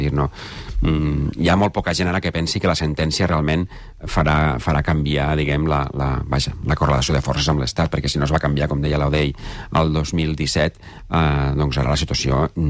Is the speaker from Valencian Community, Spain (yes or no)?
yes; Valencian Community, Spain; Jo soc de Castelló, de la Plana Baixa, i allà no està plovent tant